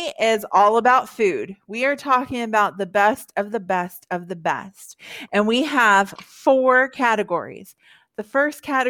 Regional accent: Texas, United States; obviously I'm from Texas.

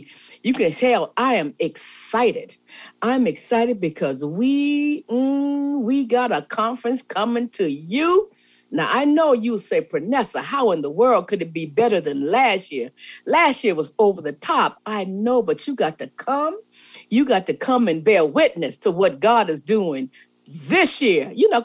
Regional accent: South Carolina, United States; I'm in and out of South Carolina all the time because, you know, I'm from the Low Country and I just love the Low Country.

